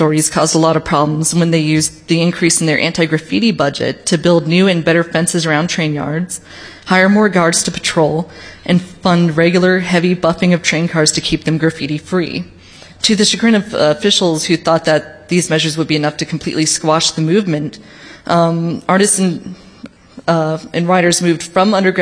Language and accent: English; United States; I can't pronounce it. I'm from America. We don't care about anything outside of America, really.